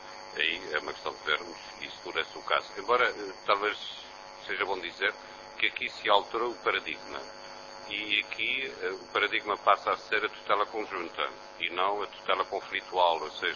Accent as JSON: {"language": "Portuguese", "region": "Azores", "country": "Portugal", "tie": "born or raised there", "said": "eu sou natural dos Açores"}